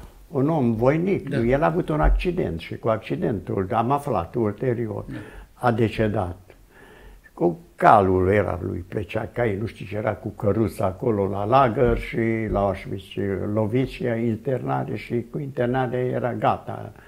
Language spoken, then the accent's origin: Romanian; Romania; born there; moved away; Așa, am născut în România, acolo am spus. Am venit înapoi în România